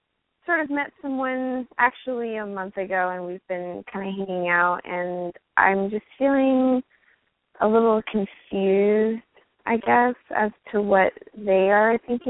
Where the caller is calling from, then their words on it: New York, United States; from New York.